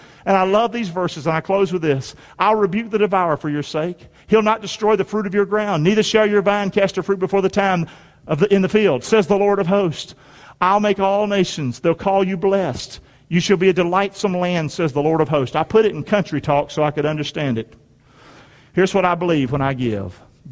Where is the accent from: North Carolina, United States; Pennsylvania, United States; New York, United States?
North Carolina, United States; Rockingham; I'm from Rockingham, for crying out loud. Rockingham, North Carolina.